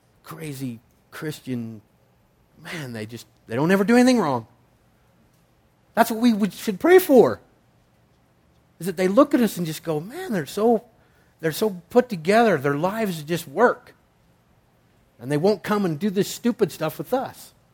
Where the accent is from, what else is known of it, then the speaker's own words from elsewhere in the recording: United States; Growing up in America, we all have a preconceived idea of slavery.